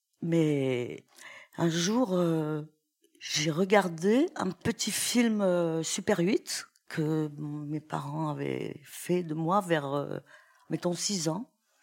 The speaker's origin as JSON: {"language": "French", "town": "Saint-Étienne", "region": "Auvergne-Rhône-Alpes", "country": "France", "tie": "born or raised there", "said": "Ah, il faut que je vous parle de là d'où je viens. Là où je suis née, c'est Saint-Étienne. C'est une ville noire. Moi, quand j'étais petite, elle était toute noire à cause du charbon."}